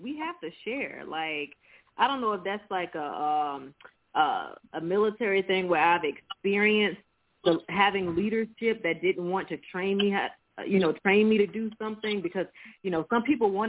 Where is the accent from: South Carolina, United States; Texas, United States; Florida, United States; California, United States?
South Carolina, United States; Yes, honey. I'm from South Carolina, so yes, get me back to the East Coast.